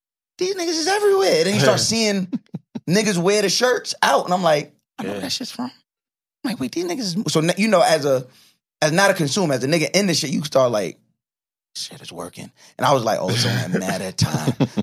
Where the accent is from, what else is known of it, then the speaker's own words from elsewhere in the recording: New York, United States; this nigga Vance, I grew up with on Long Island.